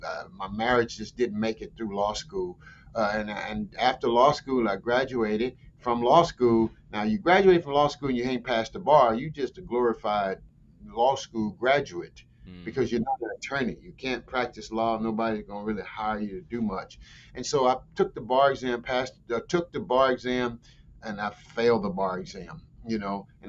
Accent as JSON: {"language": "English", "town": "Fort Necessity", "region": "Louisiana", "country": "United States", "tie": "born or raised there", "said": "Oh, I began the journey as an attorney because, John, I grew up in Fort Necessity, Louisiana."}